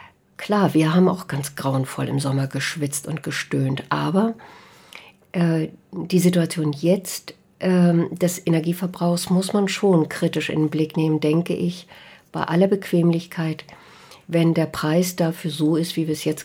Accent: Germany

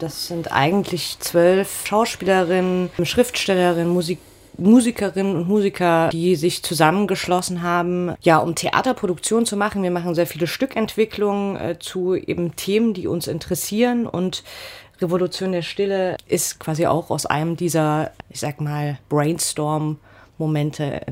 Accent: Germany; ich bin Deutsche, ich habe keine Rassismuserfahrung

